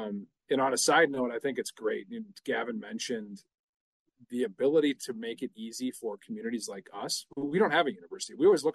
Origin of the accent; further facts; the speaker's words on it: Waupaca, Wisconsin, United States; I actually was born and raised in Waupaca.